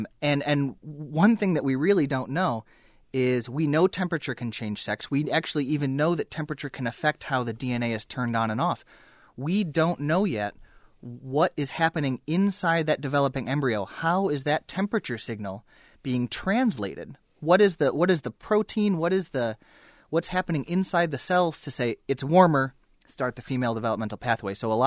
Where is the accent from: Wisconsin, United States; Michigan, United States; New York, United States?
New York, United States; Buffalo; Buffalo, New York.